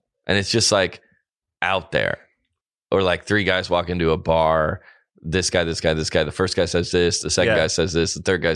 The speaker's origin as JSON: {"language": "English", "region": "Alabama", "country": "United States", "said": "Like, I'm from Alabama."}